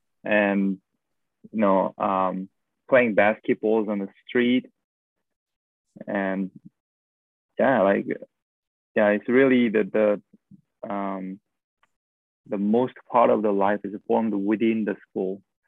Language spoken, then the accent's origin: English; South Korea; English is a second language; We are going to South Korea, where I am originally from. I'm going back to my home country to give back by providing workshops and seminars.